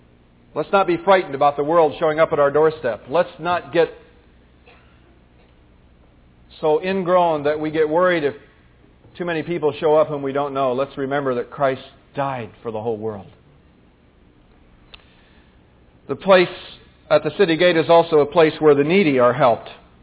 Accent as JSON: {"language": "English", "country": "China", "tie": "born or raised there", "lives_now": "United States", "said": "I remember city gates as a kid growing up in China"}